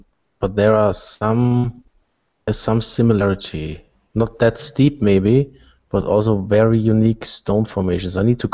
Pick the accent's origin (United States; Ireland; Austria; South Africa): Austria; as I said before, I'm from Austria.